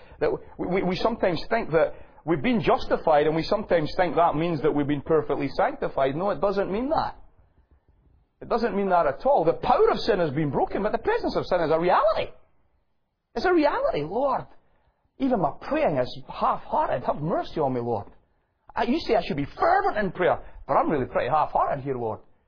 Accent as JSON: {"language": "English", "region": "Scotland", "country": "United Kingdom", "said": "I'm a Scotsman."}